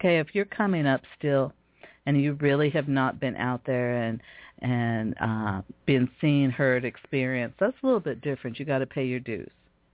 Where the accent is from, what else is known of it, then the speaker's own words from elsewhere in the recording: Seattle, Washington, United States; really proud to be from Seattle, Washington. I'm really proud to represent some of the talents from my hometown.